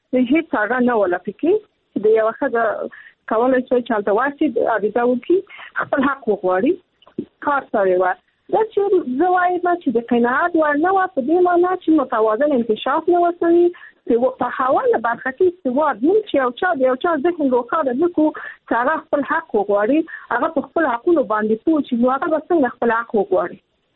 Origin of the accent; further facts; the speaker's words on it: Afghanistan; زه خپل په افغانستان کې پیدا شوی په افغانستان کې لوی